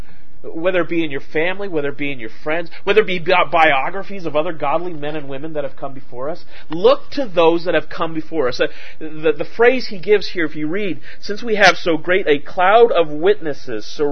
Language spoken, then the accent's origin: English; Canada; I was born and raised in Canada, and Canada was known for a number of years of having some really great track stars.